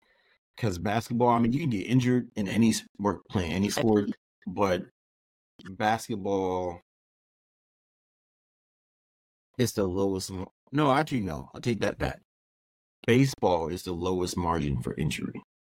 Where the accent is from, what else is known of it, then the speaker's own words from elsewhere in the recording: Philadelphia, Pennsylvania, United States; But I am from Philly, and I feel like I like all these other Philly sports teams except the Eagles.